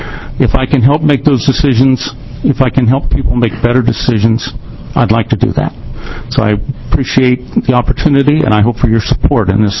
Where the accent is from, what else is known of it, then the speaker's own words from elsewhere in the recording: Hermiston, Oregon, United States; from Hermiston, Oregon.